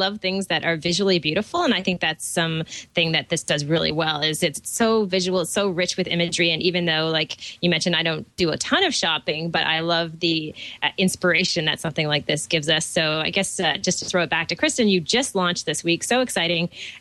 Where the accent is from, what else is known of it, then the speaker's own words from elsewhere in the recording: Toronto, Ontario, Canada; from Toronto, Ontario, Canada.